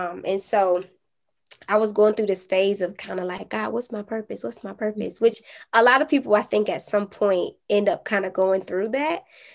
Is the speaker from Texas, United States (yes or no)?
no; Virginia, United States; I'm originally from Virginia. I currently live in California.